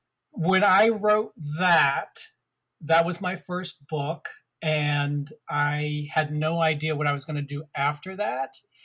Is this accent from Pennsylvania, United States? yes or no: yes; Pittsburgh, Pennsylvania, United States; also born or lived in Brooklyn; I was born in Brooklyn, was raised in Pittsburgh.